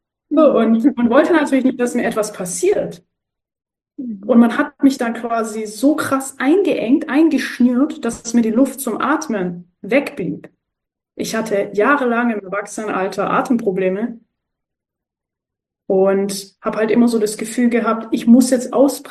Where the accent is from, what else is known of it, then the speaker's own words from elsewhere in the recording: Germany; meine Eltern kommen aus der Türkei, ich bin in Deutschland geboren. Bin türkisch aufgewachsen, würde ich sagen, aber halt mit einem deutschen Mindset.